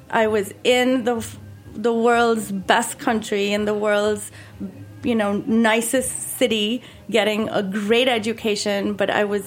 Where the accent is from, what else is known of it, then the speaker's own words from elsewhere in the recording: Mumbai, Maharashtra, India; I grew up in Bombay, which is, a big city. Lots of people, 21 million people, no farmland in sight.